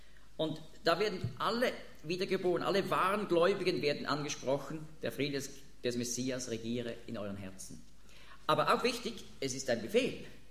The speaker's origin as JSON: {"language": "German", "country": "Switzerland", "said": "ich spreche als Schweizer"}